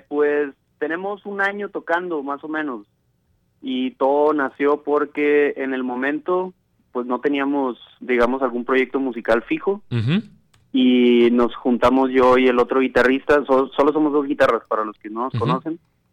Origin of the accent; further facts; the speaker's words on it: Sinaloa, Mexico; nosotros somos de Sinaloa, creo que no lo había mencionado.